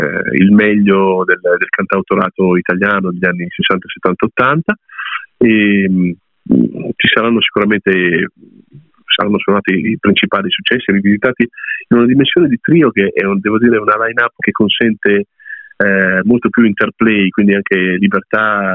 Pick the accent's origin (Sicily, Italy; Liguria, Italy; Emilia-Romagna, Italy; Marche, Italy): Marche, Italy; Urbino; io sono nato a Urbino e devo dire che nel mio paese c'è sempre un po' di diffidenza verso quello che viene, insomma, da fuori